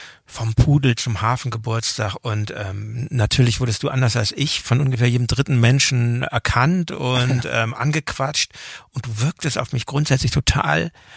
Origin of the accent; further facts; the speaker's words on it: Hamburg, Germany; Das kenne ich und ich kannte es ja als Hamburger nicht anders